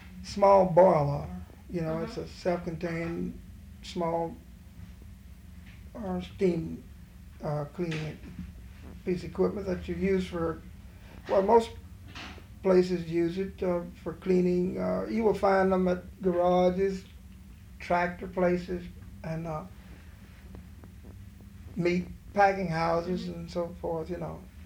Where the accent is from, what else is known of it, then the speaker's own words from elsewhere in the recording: Zachary, Louisiana, United States; born there; Well, I was born here in Zachary, in the town of Zachary.